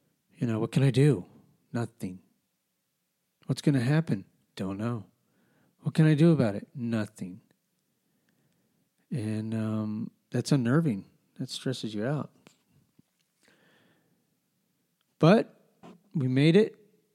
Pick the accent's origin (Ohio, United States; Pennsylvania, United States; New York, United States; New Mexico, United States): New Mexico, United States; I grew up in New Mexico, you know, I've always had, I've grown up in different races. We, you know, there was a lot of Mexicans, a lot of Spanish. When I grew up in New Mexico, when I was in high school and middle school, there was a lot of gangs.